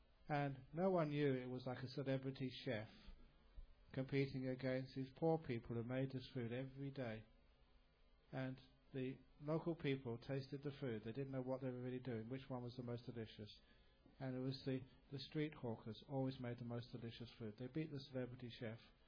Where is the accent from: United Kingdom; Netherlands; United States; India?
United Kingdom; England; it took a while to as an English person and in the 60s, to accept being hugged by another man.